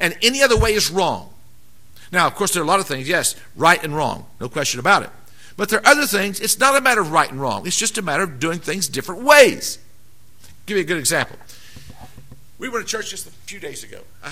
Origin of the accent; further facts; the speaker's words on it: Wayne, West Virginia, United States; I grew up in West Virginia, and I shined shoes on the street corners of Wayne, West Virginia, my hometown, small town.